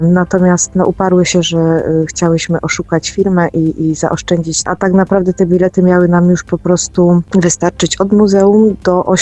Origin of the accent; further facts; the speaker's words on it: Mikołów, Silesian Voivodeship, Poland; pokazywałam im dowód, że jesteśmy z Mikołowa